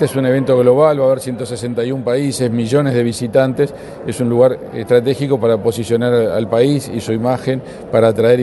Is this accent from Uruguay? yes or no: yes; Uruguay; eso lo sabemos nosotros como uruguayos, eso lo sabe cualquier país